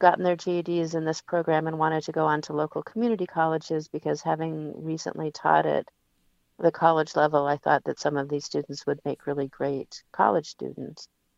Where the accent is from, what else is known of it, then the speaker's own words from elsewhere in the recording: Federal Way, Washington, United States; So I moved back to Seattle because I grew up in Federal Way and I have family and community here.